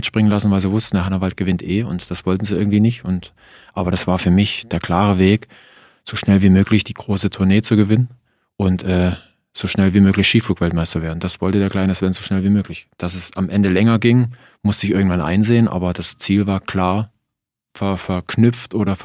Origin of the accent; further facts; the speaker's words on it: Saxony, Germany; Ich komme ja aus dem Osten